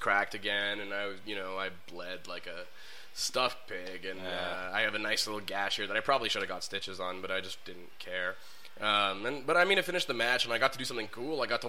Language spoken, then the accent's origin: English; Montreal, Quebec, Canada; This is my hometown. It's the only promotion in Montreal I work for anymore.